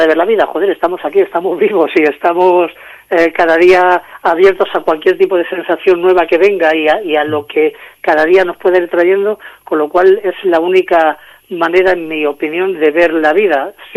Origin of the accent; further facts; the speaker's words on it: Candeleda, Castile and León, Spain; en mi pueblo más o menos, en la zona de Candeleda, la zona de Gredos